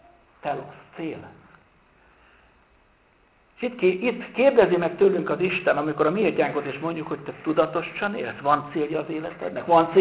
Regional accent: Nagytarcsa, Pest, Hungary; gyerekkoromban Nagytartsán, bár nem volt katolikus templom, meg nagyobb katolikus gyülekezet, csak evangélikusok voltak

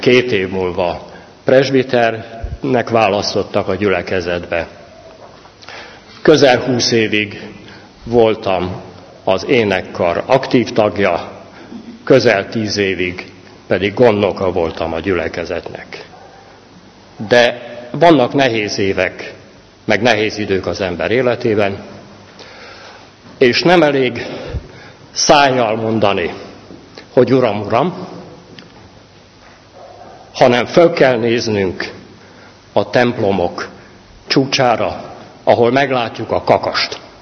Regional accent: Hajdú-Bihar, Hungary; also born or lived in Békés / Debrecen / Budapest; Én egy kóborló lélek vagyok, Békésen születtem, Biharban nőttem fel, és Debrecenben jártam, gimnáziumban, Budapesten, egyetemre, sokfelé jártam.

